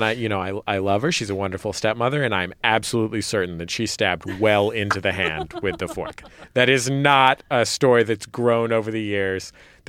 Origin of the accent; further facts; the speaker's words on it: Oklahoma, United States; now in Brooklyn, United States; I'm from Oklahoma. We live in Brooklyn.